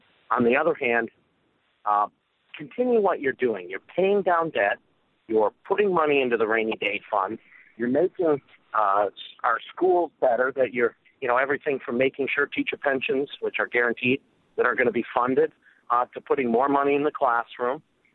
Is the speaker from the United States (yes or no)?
yes; Traverse City, Michigan, United States; Well, from my days, I grew up in Traverse City, and seen a great influx of people